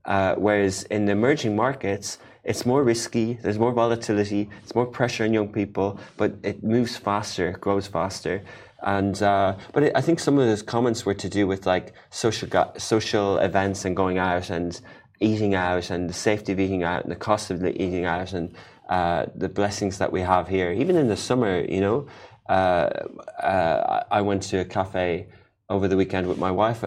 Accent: Ireland; also born or lived in Dublin, Ireland / London, United Kingdom; I'm from Ireland, and I used to live in Dublin, and then I spent a few years in London

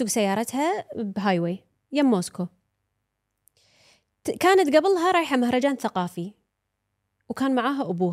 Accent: Russia; إحساس العائلة الجماعة هم وايد يعني أنا روسي

